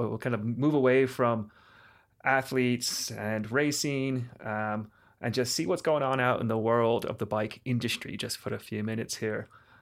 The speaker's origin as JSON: {"language": "English", "country": "Ireland", "tie": "born or raised there"}